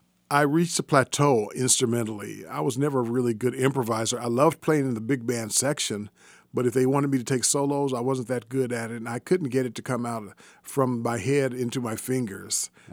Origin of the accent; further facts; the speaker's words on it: Kansas City, Missouri, United States; Well, I grew up in Midtown. I went to Lincoln High School, mm-hmm. and I started off at Phyllis Wheatley Elementary.